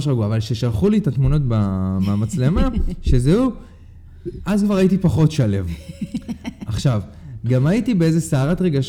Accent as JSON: {"language": "Hebrew", "town": "Hadera", "region": "Haifa District", "country": "Israel", "tie": "born or raised there", "said": "עכשיו, אני גדלתי בחדרה. חדרה החזק שורד, סבבה? אני גדלתי לפי חוקי הג'ונגל."}